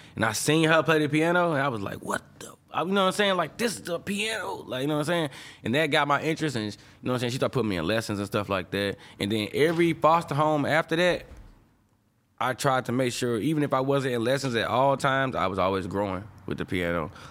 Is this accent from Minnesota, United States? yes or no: no; St. Louis, Missouri, United States; Now everybody know I'm from St. Louis because I make sure people know I'm from St. Louis, you know what I'm saying?